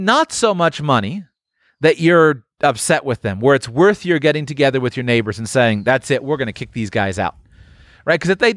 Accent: United States; born there; I was born in the United States.

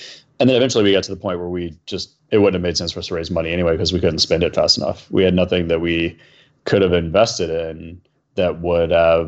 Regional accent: Atlanta, Georgia, United States; also born or lived in New York; I've known since eighth grade. We grew up in Atlanta together.

